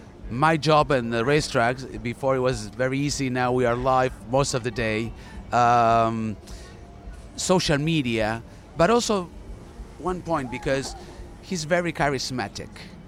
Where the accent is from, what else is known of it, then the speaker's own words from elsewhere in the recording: Argentina; English is a second language; Obviously, I'm from Argentina, and my heart is part of it.